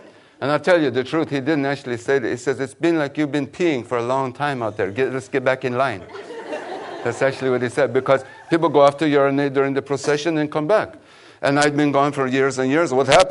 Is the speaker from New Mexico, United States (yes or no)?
yes; New Mexico, United States; We're from New Mexico. We are. We're from New Mexico.